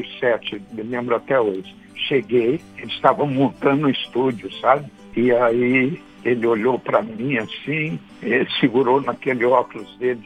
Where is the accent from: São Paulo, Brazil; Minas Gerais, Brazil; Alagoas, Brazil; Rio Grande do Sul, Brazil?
Minas Gerais, Brazil; Belo Horizonte; moved away; quando eu vim para o Rio, eu sou de Belo Horizonte, mineiro, né?